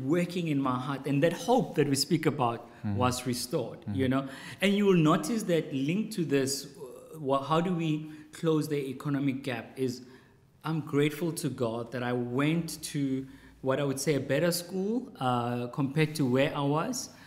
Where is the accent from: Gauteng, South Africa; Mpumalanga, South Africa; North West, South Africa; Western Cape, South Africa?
North West, South Africa; Potchefstroom; I grew up in Potchefstroom. My parents, my dad worked as a cleaner at the fire department in Potchefstroom. My mom worked as a domestic worker.